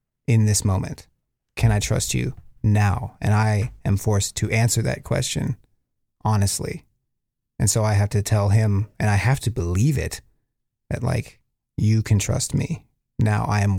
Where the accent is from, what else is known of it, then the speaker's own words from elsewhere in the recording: Wyoming, United States; I mean, I grew up in Wyoming